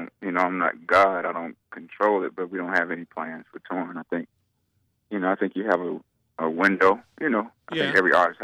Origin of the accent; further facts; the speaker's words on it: Atlanta, Georgia, United States; accent: Southern drawl; Well, just period, because I'm from Atlanta. I'm from the South.